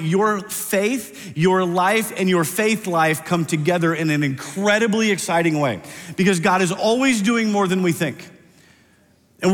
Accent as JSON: {"language": "English", "region": "Iowa", "country": "United States", "tie": "born or raised there", "said": "I grew up in Iowa."}